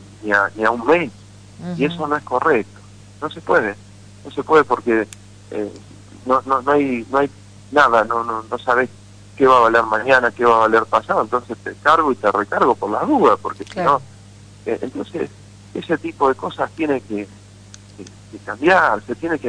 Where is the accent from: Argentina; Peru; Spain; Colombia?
Argentina; yo ahí te hablo como argentino, como vecino.